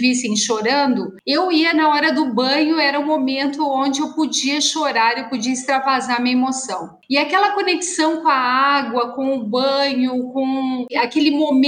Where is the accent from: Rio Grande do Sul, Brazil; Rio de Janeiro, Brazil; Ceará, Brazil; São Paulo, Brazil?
Rio Grande do Sul, Brazil; Vacaria; Bom, eu sou gaúcha, eu sou da Serra Gaúcha, de uma cidade chamada Vacaria.